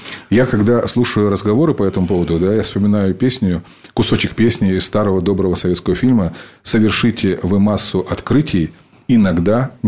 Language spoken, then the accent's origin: Russian; Perm, Perm Krai, Russia; Я говорю, из Перми. Они на меня очень внимательно смотрели и говорят, а это где? Я говорю, это на восток от Москвы.